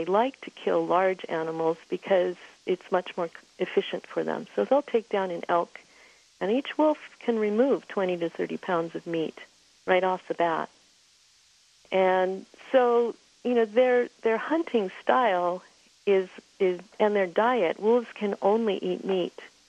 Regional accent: Montana, United States; I'm from Montana, and up north we have a whole lot of wolves

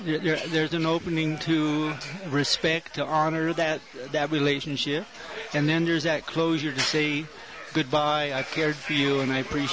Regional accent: Washington, United States; born there; So, I was born in the Northwest, on Puget Sound area, so I do have some of that in my bloodstream.

